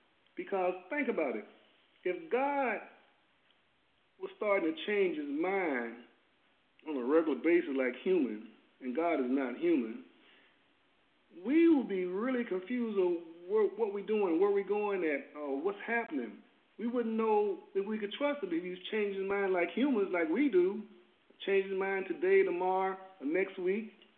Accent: Louisville, Kentucky, United States; moved away; also born or lived in Virginia, United States; Well, yes, I was born in Virginia, raised in Louisville, Kentucky, been in South Florida for the last 40 years

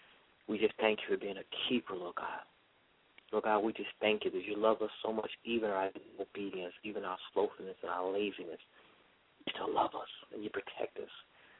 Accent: Tennessee, United States; So I'm from Tennessee, so I went home, and there was a track meet going on.

